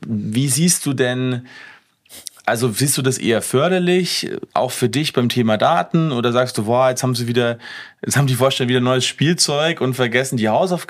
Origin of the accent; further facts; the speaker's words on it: East Germany, Germany; born there; ich lebe ja gerade in Schwaben und bin geborener Ossi